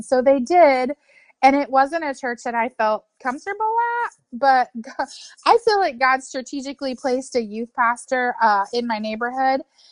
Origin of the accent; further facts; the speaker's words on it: Kansas, United States; now in Baltimore, United States; I am actually from Kansas.